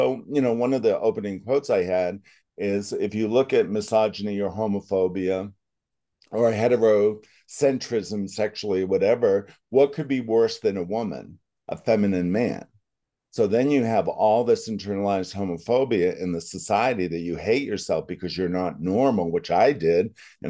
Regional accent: Leominster, Massachusetts, United States; born there; also born or lived in Los Angeles; now in Prescott, United States; I was born in New England, Leominster, Massachusetts. And I currently am in Prescott by way of Los Angeles for about 30 years

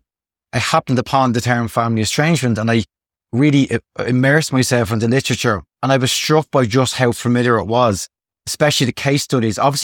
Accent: Dublin, Leinster, Ireland; I am from Ireland, originally from Dublin, but I moved to the west of Ireland with my wife and kids a couple of years ago.

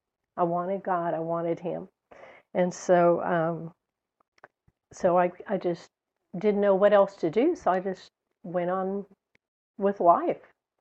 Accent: El Paso, Texas, United States; I was raised in El Paso, so I was a desert rat. And we went to the Catholic Church as a family.

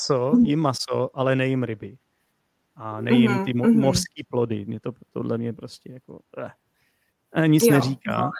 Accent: Poděbrady, Central Bohemian Region, Czechia; já jsem z Poděbrad

